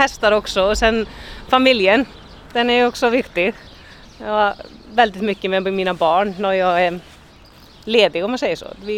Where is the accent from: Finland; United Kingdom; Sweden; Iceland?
Iceland; Jag är född och uppväxt på Island och har började med ledarhundar först 99 när jag flyttade till Sverige.